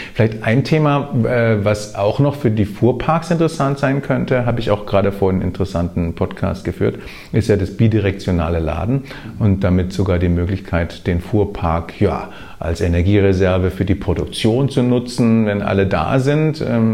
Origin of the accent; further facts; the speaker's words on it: Konstanz, Baden-Württemberg, Germany; Ich habe jetzt kürzlich in Konstanz, meiner Heimatstadt